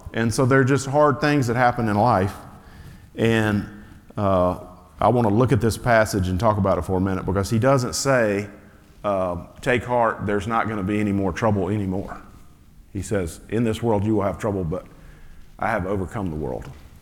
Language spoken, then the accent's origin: English; the South, United States; growing up in the South, I have never felt like the world hated me for being a Christian.